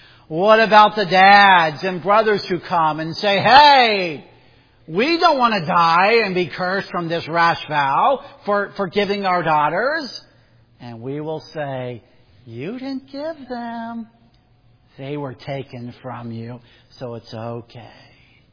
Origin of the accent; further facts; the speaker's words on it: Indiana, United States; You know, I'm from Midwest Indiana, and our community has over 12,000 Amish. It's the third largest Amish settlement in the U.S. And I grew up next door to Amish.